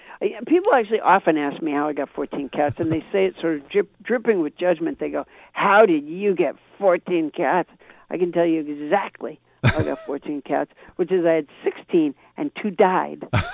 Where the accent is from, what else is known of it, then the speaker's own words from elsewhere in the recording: Massachusetts, United States; also born or lived in Alabama; I was raised in Massachusetts, luckily, because Massachusetts is a wonderful state, but I was born in Alabama.